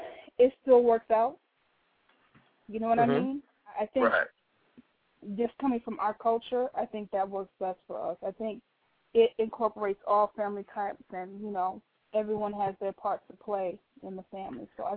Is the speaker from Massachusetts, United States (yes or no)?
no; New York, United States; Well, I'm from New York, but my family is from Natchez.